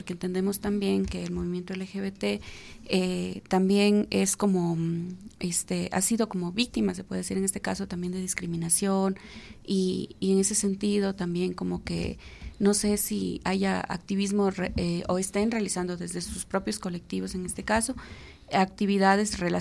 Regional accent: Loja, Ecuador; en Loja, que es la ciudad de donde yo vengo

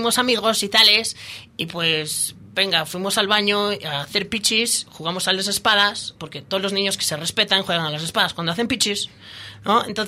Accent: Spain; now in Ecuador; Nos caemos mal los españoles.

